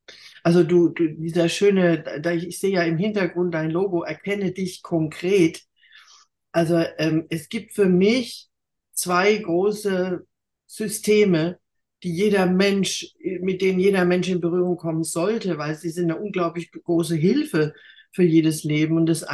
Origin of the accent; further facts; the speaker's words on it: Bavaria, Germany; aus so einem kleinen Dorf, wo ich herkomme, im tiefsten Franken, da wird man nicht Sängerin.